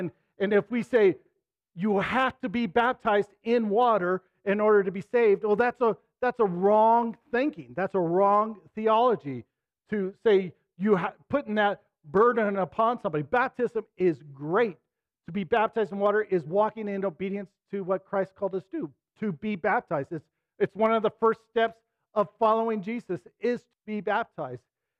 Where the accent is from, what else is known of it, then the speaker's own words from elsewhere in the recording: Ogden, Utah, United States; I grew up in Ogden, and that was a hard thing to find a girl who didn't smoke, drink, or chew